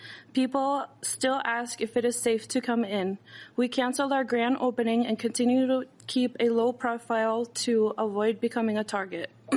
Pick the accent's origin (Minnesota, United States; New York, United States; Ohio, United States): Minnesota, United States; New Ulm; I was born in New Ulm, Minnesota, the only home I've ever known, and during this time I felt like an outsider in my own community.